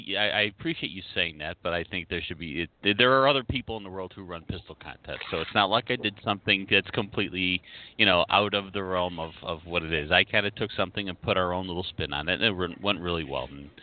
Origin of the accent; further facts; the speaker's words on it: Chicago, Illinois, United States; I'm from Chicago, Illinois.